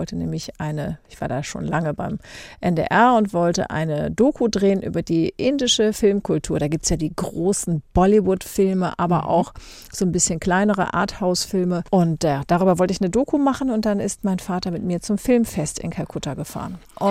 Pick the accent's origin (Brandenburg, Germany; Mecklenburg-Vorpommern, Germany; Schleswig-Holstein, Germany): Schleswig-Holstein, Germany; Kiel; born there; now in Hamburg, Germany; Und geboren bin ich in Kiel, da ist ja die Ostsee.